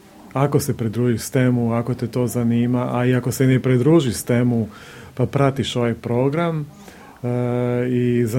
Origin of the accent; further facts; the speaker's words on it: United States; moved away as an adult; now in Croatia; jer ja sam rođen u Americi. Živio sam tamo preko 25 godina, došao živjeti u Hrvatsku